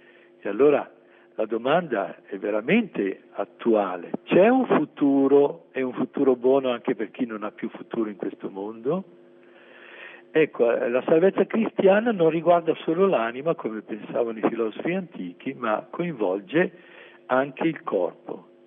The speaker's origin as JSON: {"language": "Italian", "town": "Milan", "region": "Lombardy", "country": "Italy", "said": "Io vengo da Milano, sono stato ordinato e prete per tanti anni lì prima. Io ho fatto il prevosto a Legnano"}